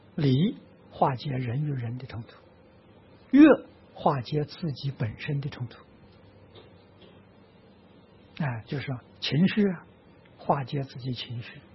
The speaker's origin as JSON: {"language": "Chinese", "town": "Tangchi", "region": "Anhui", "country": "China", "tie": "born or raised there", "said": "所以我们在我的老家啊，安徽汤池啊，用这个小地方做一个试验啊"}